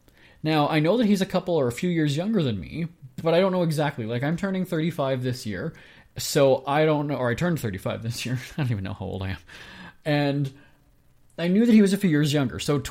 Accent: Winnipeg, Manitoba, Canada; my hometown of Winnipeg, Manitoba.

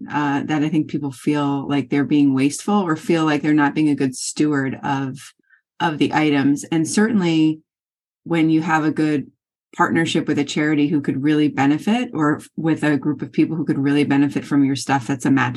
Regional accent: Long Island, New York, United States; So I'm zooming in from Long Island, New York, and this is where I was born and raised.

